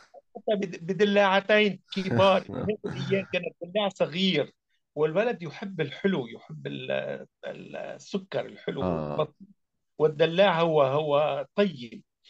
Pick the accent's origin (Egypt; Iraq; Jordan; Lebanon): Lebanon; وتعرف السجون عندنا في لبنان مثلا